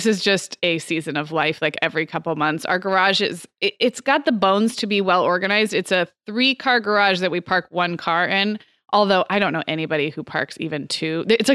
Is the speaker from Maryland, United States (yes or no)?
no; California, United States; now in Arizona, United States; I mean, growing up in California, living in Arizona, I've never lived somewhere really where I had that like metaphorical, like let's air out the mattresses